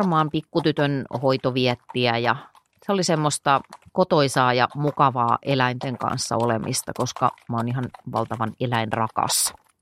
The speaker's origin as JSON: {"language": "Finnish", "town": "Ypäjä", "region": "Tavastia Proper", "country": "Finland", "said": "mä oon kotoisin Ypäjältä, joka on pikkuruinen paikkakunta tuolla Turun ja Tampereen välissä, noin karkeasti sanottuna."}